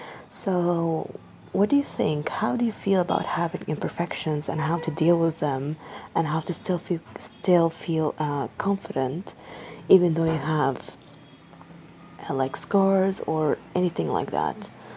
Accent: Egypt; I'm 24 years old and I'm from Egypt.

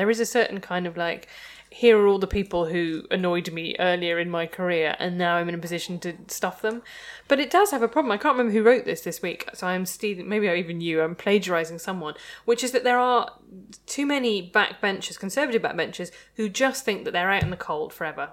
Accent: Midlands, United Kingdom; And B, I'm from the Midlands.

